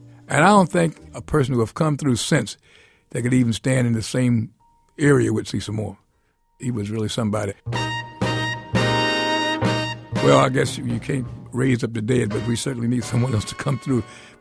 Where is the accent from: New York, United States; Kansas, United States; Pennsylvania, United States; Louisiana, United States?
Pennsylvania, United States; Philadelphia; I'm from North Philadelphia, 18th and Norris. And Ridge Avenue, Columbia Avenue were viable, vibrant streets.